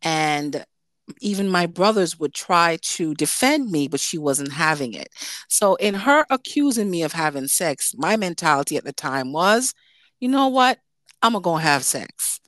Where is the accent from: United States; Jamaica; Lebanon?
Jamaica; born there; I am Jamaican born.